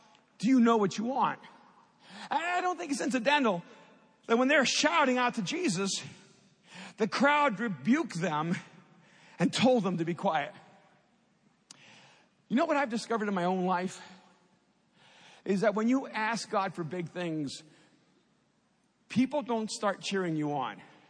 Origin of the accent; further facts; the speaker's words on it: El Salvador; moved away; I didn't grow up in church. I didn't grow up in faith. I'm an immigrant from El Salvador that was so religiously confused.